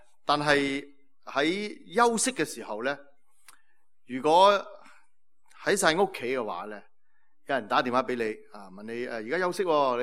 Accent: Hong Kong

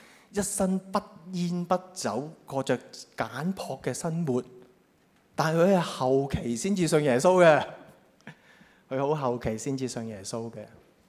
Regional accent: China; 同我哋中國人有關係喎，原來

